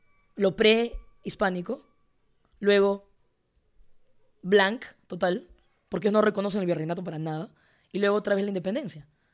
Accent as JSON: {"language": "Spanish", "country": "Peru", "said": "Soy peruana, pero no me imagino el Perú."}